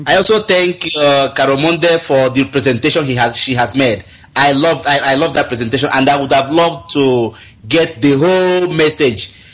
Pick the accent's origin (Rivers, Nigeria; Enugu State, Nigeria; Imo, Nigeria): Imo, Nigeria; Umaka; now in Mozambique; Yes, I hail from Umaka in Imo State.